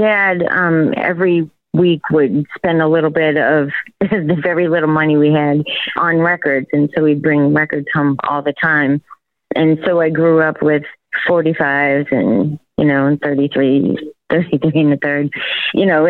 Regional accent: Massachusetts, United States; accent: Massachusetts/Boston; So it's like, it's kind of like where I grew up. It sounds like my accent, you know, it's very Massachusetts or Boston.

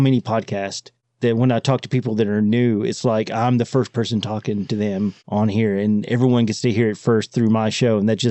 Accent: Southern United States, United States; how I'm from the South and I try not to sound too redneck when I'm speaking.

